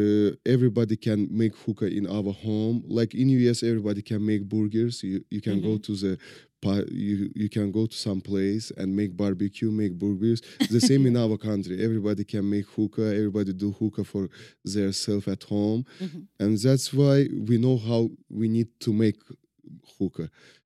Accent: Azerbaijan; English is a second language; moved away as an adult; now in Las Vegas, United States; I'm from Azerbaijan. I'm 37 years old. I moved to Vegas 2 years before to open the restaurant here.

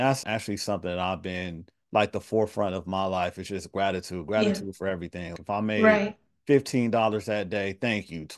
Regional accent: Alabama, United States; Jesus, I'm from Alabama.

